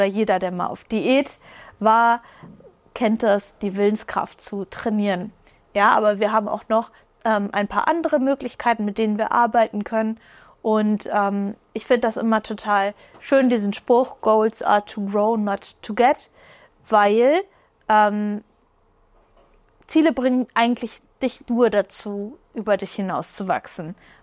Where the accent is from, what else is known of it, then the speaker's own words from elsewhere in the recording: East Germany, Germany; Ich bin in Ostdeutschland groß geworden.